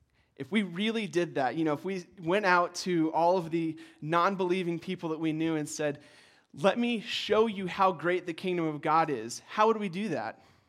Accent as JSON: {"language": "English", "country": "United States", "said": "We're very proud to be Americans."}